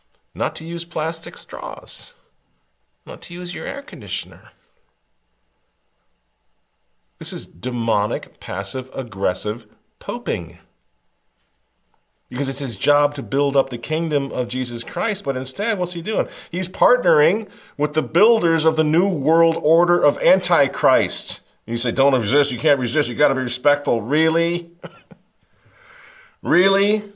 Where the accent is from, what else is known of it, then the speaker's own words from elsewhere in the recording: United States; I'm not a Republican, but I'm an American and I'm a Catholic